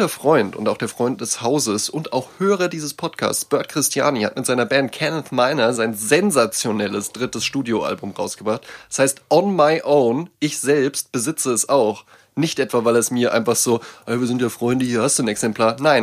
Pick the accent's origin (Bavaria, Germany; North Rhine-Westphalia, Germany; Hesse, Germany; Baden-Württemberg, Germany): Hesse, Germany; Wetzlar; Zeitpunkt der Aufnahme ist er gerade in meiner alten Heimatstadt Wetzlar